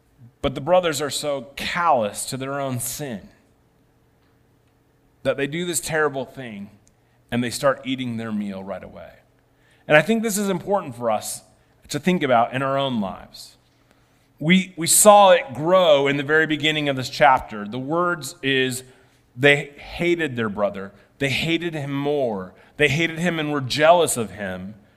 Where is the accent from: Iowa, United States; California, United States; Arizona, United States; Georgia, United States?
Iowa, United States; I grew up in Iowa, and we had a bunch of them.